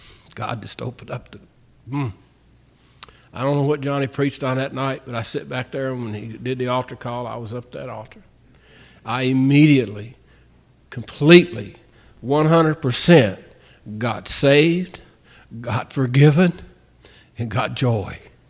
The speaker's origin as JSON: {"language": "English", "region": "West Virginia", "country": "United States", "said": "I'm sorry, I'm from West Virginia originally. That's why I don't know nothing."}